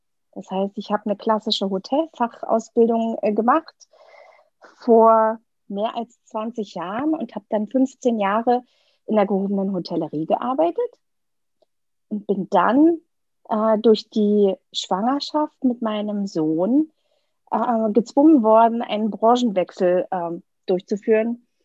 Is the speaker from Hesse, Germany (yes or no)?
no; Brandenburg, Germany; now in Berlin, Germany; ich wohne in Berlin, bin im Spreewald aufgewachsen